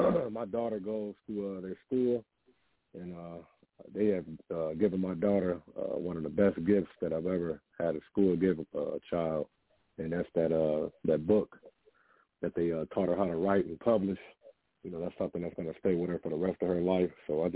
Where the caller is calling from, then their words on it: Monroe, Michigan, United States; I'm calling from Monroe, Michigan.